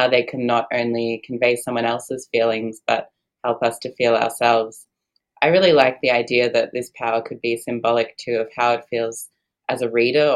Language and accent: English; Australia; as an Australian who's traveled to New Zealand